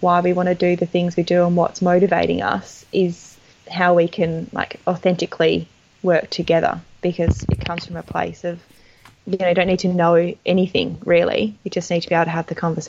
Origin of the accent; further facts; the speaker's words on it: Perth, Western Australia, Australia; I grew up with a wall that was a world map, and I'm from Perth, and Perth wasn't even like a dot on this map.